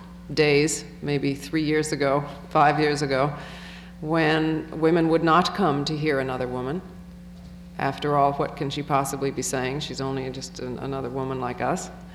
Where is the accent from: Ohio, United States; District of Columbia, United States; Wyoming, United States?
Ohio, United States; Toledo; Something must be happening in Ohio that wasn't happening when I grew up in Toledo.